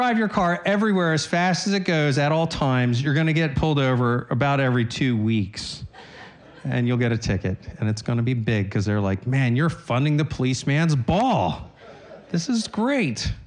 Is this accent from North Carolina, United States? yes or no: no; Delaware, United States; I grew up in the Small Wonder area, Northern Delaware.